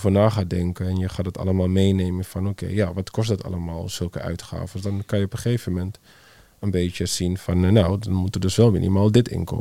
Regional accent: Netherlands; Ik denk, althans zover ik me kan heugen, zijn we als Nederlanders altijd zo geweest.

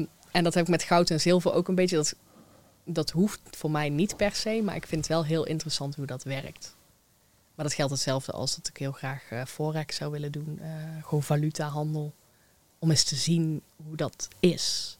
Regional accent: Eindhoven, North Brabant, Netherlands; Ik kom uit Eindhoven.

